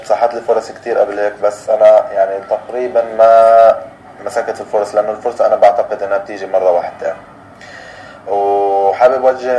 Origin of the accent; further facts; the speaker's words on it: Gaza, Gaza Strip, Palestine; من غزة، عمري 30 سنة،